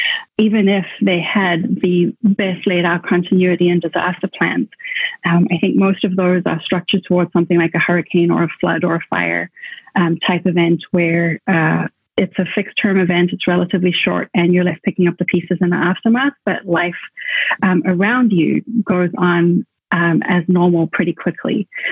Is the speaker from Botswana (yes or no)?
yes; Botswana; named after a tree from a nature reserve where I grew up in Botswana